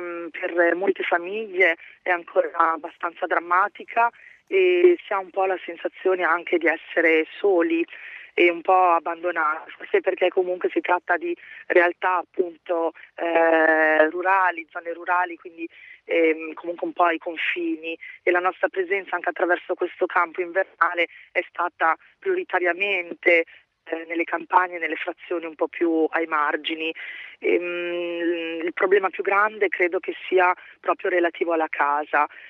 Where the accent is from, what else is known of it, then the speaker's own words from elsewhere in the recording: Modena, Emilia-Romagna, Italy; io sono originaria di Modena, quindi comunque ecco, in Emilia da sempre